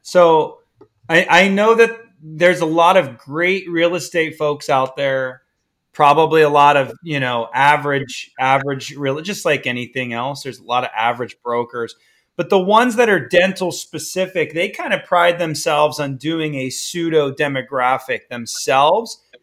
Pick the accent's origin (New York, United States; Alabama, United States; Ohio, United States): Ohio, United States; because I'm from Ohio, good or bad.